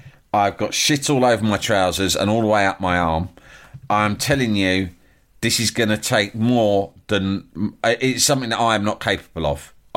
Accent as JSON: {"language": "English", "region": "London", "country": "United Kingdom", "said": "Oi, oi, I'm from London."}